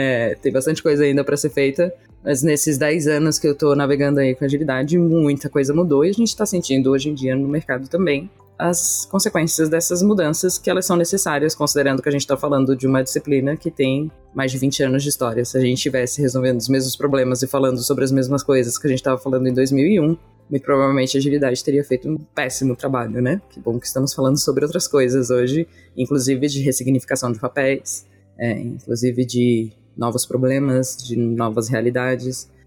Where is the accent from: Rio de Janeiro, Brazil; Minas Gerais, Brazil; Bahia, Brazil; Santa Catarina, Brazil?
Santa Catarina, Brazil; Florianópolis; moved away as an adult; now in São Paulo, Brazil; Bom, eu tenho 36 anos, moro em São Paulo, mas eu sou de Santa Catarina. Me mudei pra São Paulo faz 6 anos, quase.